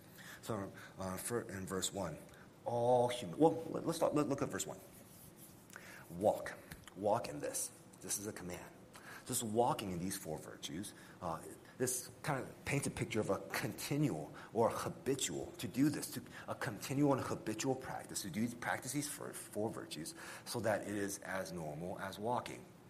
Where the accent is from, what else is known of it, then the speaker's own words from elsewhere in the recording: United States; it's easy for me to be triggered when people assume and says I'm not from America or comments on my accent.